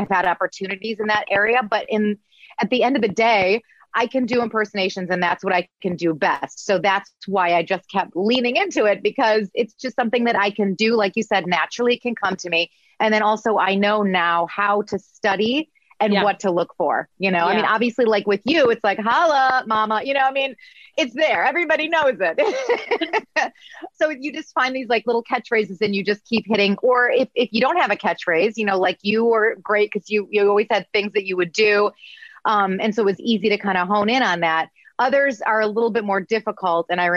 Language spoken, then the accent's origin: English; Midwest, United States; accent: Midwest; it's like I had to get rid of my Midwest accent, but then I have to learn so many different accents across the board